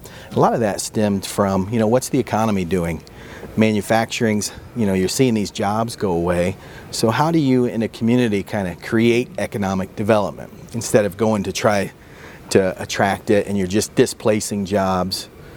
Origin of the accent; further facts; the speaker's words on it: Marion, Indiana, United States; I'm from Marion, Indiana, and I used to work for the city of Fishers